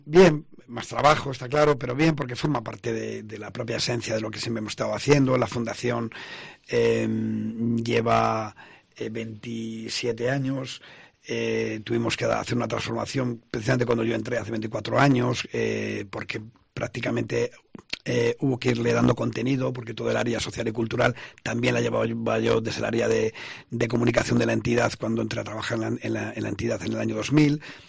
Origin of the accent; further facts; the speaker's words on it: León, Castile and León, Spain; somos gente de León, al fin y al cabo, que convive aquí socialmente